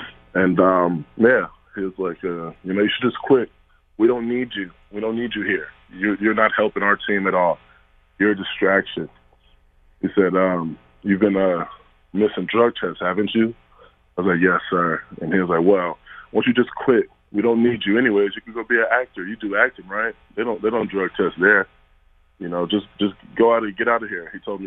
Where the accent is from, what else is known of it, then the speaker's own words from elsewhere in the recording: Compton, California, United States; Growing up in Compton was difficult, but I loved it.